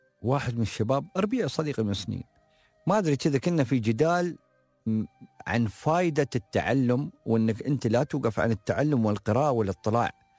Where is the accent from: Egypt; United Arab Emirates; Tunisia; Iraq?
United Arab Emirates; Dubai